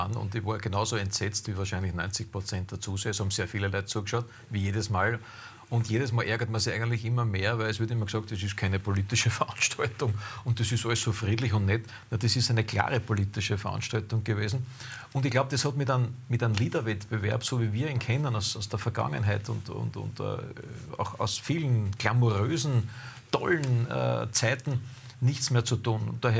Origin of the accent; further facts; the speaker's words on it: Styria, Austria; weil es bei uns in der Südsteiermark gerade den 88er Semmling verbieten wollen, einen der berühmtesten und besten Weine, die wir dort haben